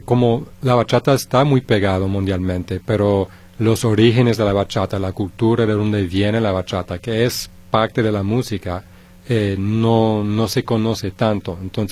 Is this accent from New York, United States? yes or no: yes; New York, United States; also born or lived in Paris, France; Soy de Nueva York y también de Francia, de París.